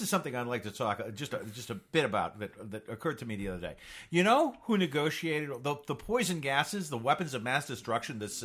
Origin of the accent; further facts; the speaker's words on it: United States; I love America. I grew up in America.